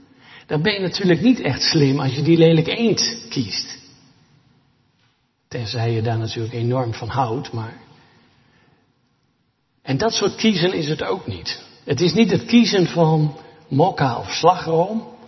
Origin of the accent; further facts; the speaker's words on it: Friesland, Netherlands; also born or lived in Eindhoven; ik ben een Fries, maar het kan altijd beter.